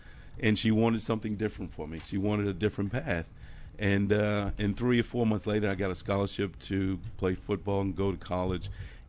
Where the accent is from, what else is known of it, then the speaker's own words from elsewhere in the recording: Virginia, United States; I'm from Virginia, actually.